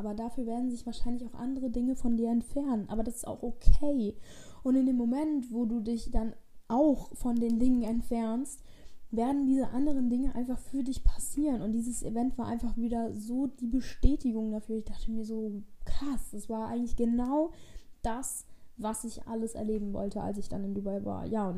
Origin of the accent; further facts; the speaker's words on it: Koblenz, Rhineland-Palatinate, Germany; Du kommst aus Koblenz? Und sie so, ja, ich komme aus Koblenz. Ich war so, okay, ich auch.